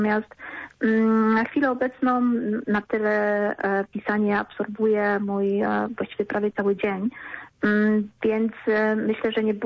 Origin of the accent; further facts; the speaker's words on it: Poznań, Greater Poland Voivodeship, Poland; W Poznaniu urodziłam się i mieszkałam właściwie całe swoje życie, dlatego darzę to miasto olbrzymim sentymentem.